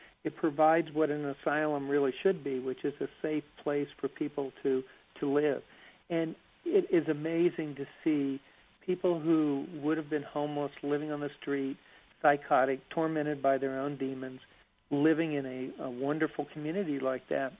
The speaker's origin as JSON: {"language": "English", "region": "Virginia", "country": "United States", "tie": "born or raised there", "said": "In Virginia, my home state, we are continually closing down psychiatric beds"}